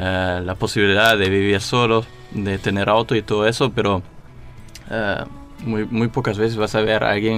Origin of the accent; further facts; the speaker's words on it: Germany; Spanish is a second language; tengo 21 años, soy de Alemania también.